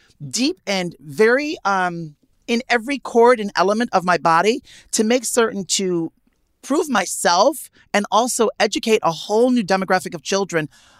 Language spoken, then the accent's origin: English; Manhattan, New York, United States; Even growing up in Manhattan and, mm-hmm, and experience.